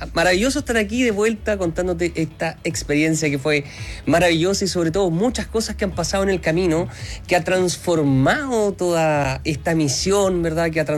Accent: Concepción, Biobío, Chile

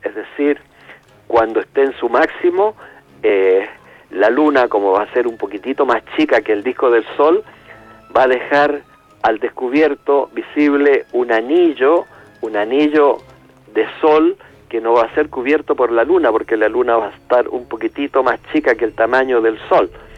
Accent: Rengo, O'Higgins, Chile; born there; de la ciudad de Rengo, que como he tenido varias conferencias en esa ciudad, mi ciudad natal

